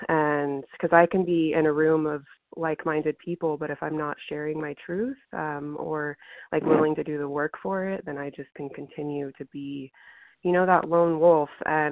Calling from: California, United States; I'm calling from Southern California.

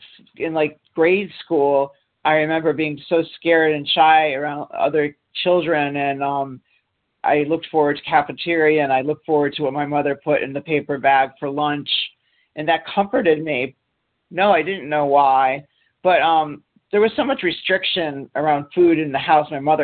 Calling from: Boston, Massachusetts, United States; I'm calling from the Boston, Massachusetts area this morning.

